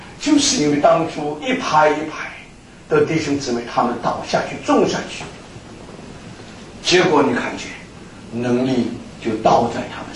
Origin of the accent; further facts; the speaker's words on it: China; 今天我们要做见证说，这个能力我们中国人都看见了。